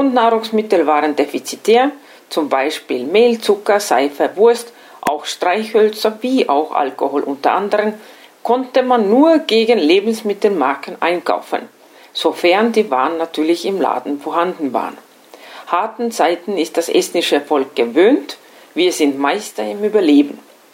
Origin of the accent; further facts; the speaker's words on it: Estonia; German is a second language; moved away as an adult; now in Austria; Deutsch ist nicht meine Muttersprache, daher bitte ich, meine sprachlichen Fehler zu entschuldigen. Ich bin in Estland geboren, habe dort Gymnasium und Universität besucht